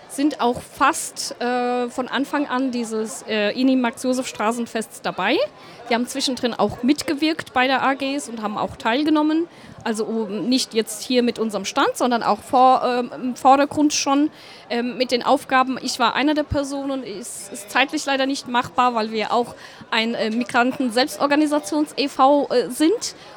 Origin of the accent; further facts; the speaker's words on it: Hesse, Germany; born there; Also, ich bin gebürtige Hessin. Ich bin keine Mannheimerin.